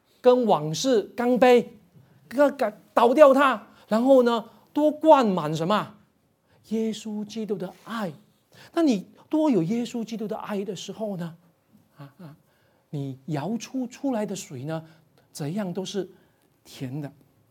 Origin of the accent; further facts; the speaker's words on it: Malaysia; 我说我们马来西亚人呢，我们油条不是配豆浆的，我们油条是 配什么咖啡的